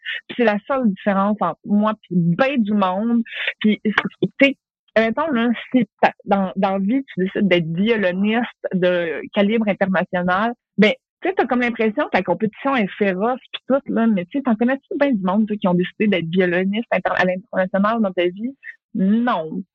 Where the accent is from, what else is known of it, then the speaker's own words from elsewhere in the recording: Longueuil, Quebec, Canada; je viens de Longueuil, une petite maison bien ordinaire.